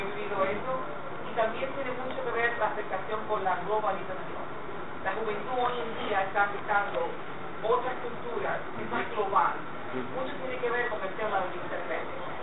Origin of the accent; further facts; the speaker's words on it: Dominican Republic; also born or lived in United States; now in Germany; Yo soy dominicana, viviendo en los Estados Unidos y ahora temporalmente en Alemania, porque trabajo por el gobierno americano.